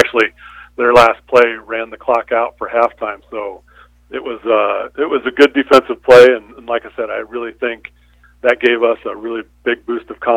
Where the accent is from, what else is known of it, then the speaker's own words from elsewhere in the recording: McCook, Nebraska, United States; You know, I grew up in McCook and Trenton area, so I kind of know those parts